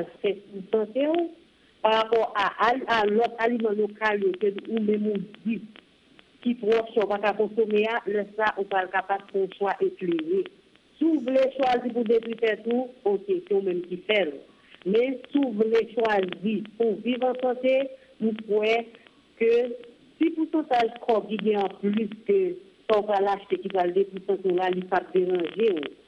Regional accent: Haiti; C'est pour nous-mêmes haïtiens, nous venons ça de la Cognala, pour encourager l'économie locale, nous sommes vraiment obligés de manger naturel. Dès que nous sommes en Haïti

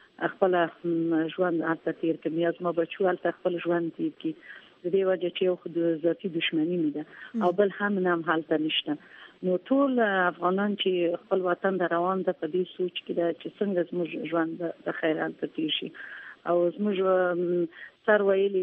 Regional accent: Logar, Afghanistan; زه اصل د لوګر یم

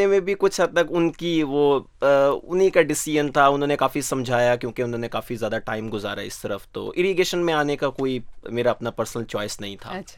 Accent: Multan, Punjab, Pakistan; born there; also born or lived in Ahmadpur East; میں پیدا ہوا بیسیکلی ملتان میں, لیکن اس وقت میرے ڈیڈ کی پوسٹنگ جو تھی وہ لیاقت پور میں تھی.

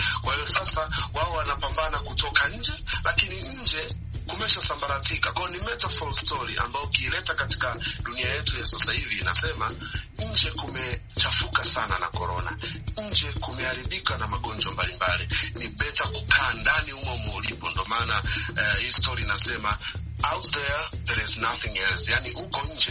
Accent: Tanzania; sisi ni wa Tanzania

